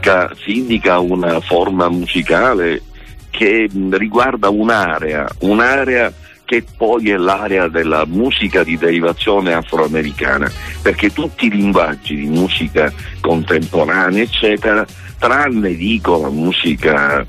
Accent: Sicily, Italy; lo dico da siciliano, con l'orgoglio che ognuno di noi ha per le cose belle, per le cose importanti della nostra terra

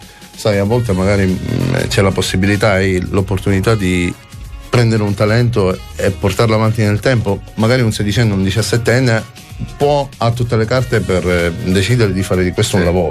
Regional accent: Sicily, Italy; e invece rimanere in Sicilia con tutti gli oneri e gli onori. E io sono visceralmente attaccato alla mia terra, quindi non andrò mai via

